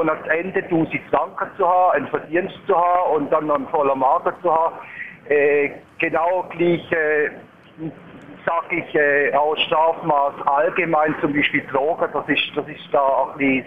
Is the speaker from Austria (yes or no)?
no; Turkey; German is a second language; now in Switzerland; Schauen Sie, ich bin aus der Türkei, mit dem türkischen Fahrverhalter bin ich da reingekommen in die Schweiz.